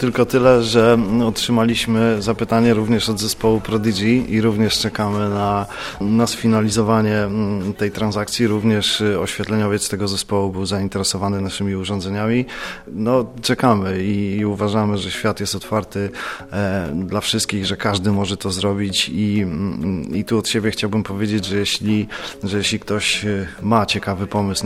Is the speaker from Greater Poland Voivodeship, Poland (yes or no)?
no; Gdańsk, Pomeranian Voivodeship, Poland; Urodziłem się i mieszkam w Nowym Porcie. Jestem z tą dzielnicą bardzo związany.